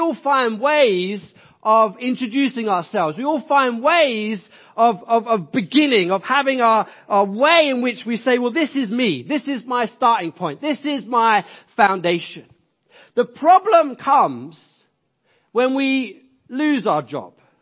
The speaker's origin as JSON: {"language": "English", "town": "Ilford", "region": "London", "country": "United Kingdom", "tie": "born or raised there", "said": "I grew up in West London until the age of 7. Then we moved to Ilford with my dad, mom and brother. But before that, I lived in West London near Ealing."}